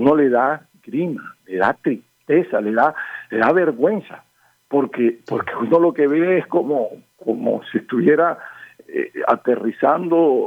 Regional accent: Barranquilla, Atlántico, Colombia; decir como queremos, como atlanticenses y como barranquilleros, decir, tenemos un aeropuerto atractivo

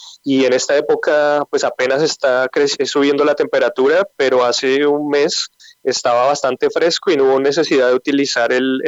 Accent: Bogotá, Bogotá Capital District, Colombia; also born or lived in Barranquilla; now in Qatar; yo soy casado, yo soy bogotano, estoy casado con una barranquillera, yo viví en Barranquilla un año y medio, allá estudié ahí por el barrio del Prado, ella se encuentra en Bogotá

